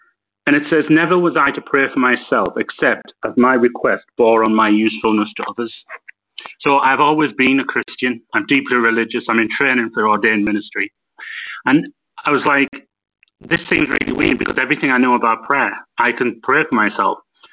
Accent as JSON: {"language": "English", "country": "United Kingdom", "said": "Sorry, …, United Kingdom."}